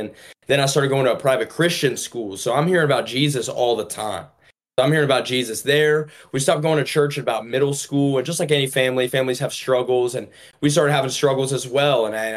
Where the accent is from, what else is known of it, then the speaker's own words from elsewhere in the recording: Georgia, United States; now in Los Angeles, United States; I'm living in Los Angeles right now, but I'm from Georgia. So I'm from the South. I'm from the Bible Belt, you know?